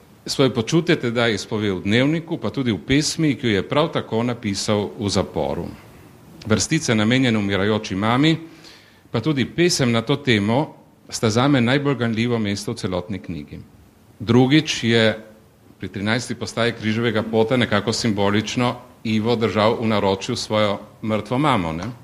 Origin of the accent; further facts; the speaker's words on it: Littoral, Slovenia; smo primorski Slovenci fašistični pritisk zdržali